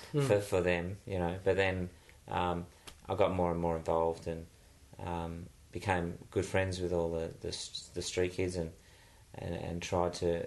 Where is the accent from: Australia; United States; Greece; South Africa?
Australia; Bassendean, Western Australia; in Bassendean, in the little town that I grew up in Perth.